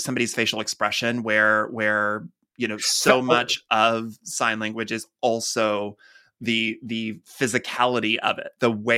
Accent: Texas, United States; also born or lived in Huntington, West Virginia; I was born in West Virginia down south, Huntington. But I was raised in Texas and now I live here in the Midwest.

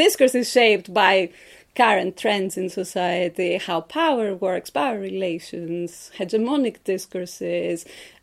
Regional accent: Patras, Western Greece, Greece; So school and undergraduate studies I did in my hometown, which is Patras. It's in the middle west of Greece, the top of the Peloponnese. Seaside town, nice university town, had a very nice modern university.

